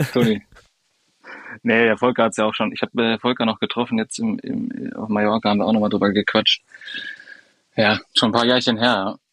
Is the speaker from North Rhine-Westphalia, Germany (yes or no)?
yes; Dortmund, North Rhine-Westphalia, Germany; also born or lived in Allgäu; gebürtiger Allgäuer, war bis 6 quasi im Allgäu und dann sind wir nach Dortmund hoch, weil mein Vater eine Professur angefangen hatte und seitdem eigentlich in Dortmund